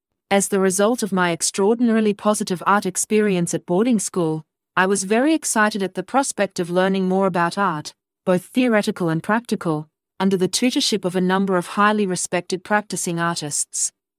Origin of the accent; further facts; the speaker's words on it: Sydney, New South Wales, Australia; also born or lived in New Guinea; I was delighted to be back in Sydney, as it was my hometown before we headed north to live in New Guinea. I'd been away for 5 years.